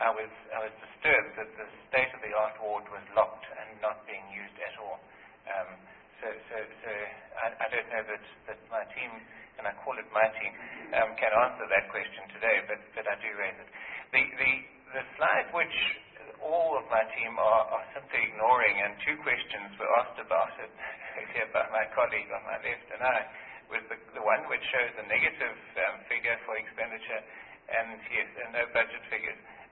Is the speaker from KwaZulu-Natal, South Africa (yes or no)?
yes; KwaZulu-Natal, South Africa; I am from KwaZulu-Natal